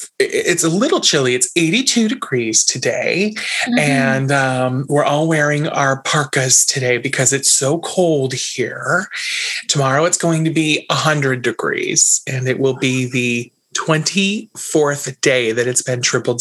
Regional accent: Round Lake, New York, United States; now in Palm Springs, United States; Well, I grew up in Round Lake, New York, which is about 2 hours north of New York City. And I currently live in Palm Springs, California, which is about 2 hours outside of Los Angeles.

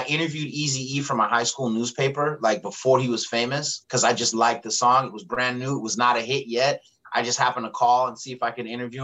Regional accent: San Bruno, California, United States; so the cliff notes are I grew up in San Bruno, which is, like I said, right outside of San Francisco.

